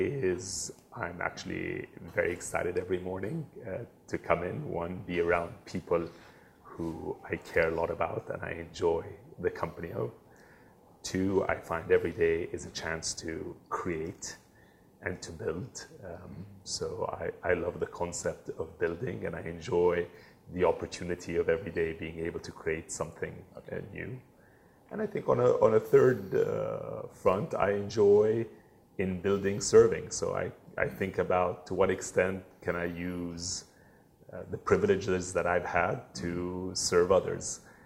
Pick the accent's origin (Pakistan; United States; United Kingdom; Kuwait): Kuwait; I was very lucky to be inspired throughout my childhood. So I grew up in Kuwait. Kuwait was a very comfortable, safe, easy place to grow up.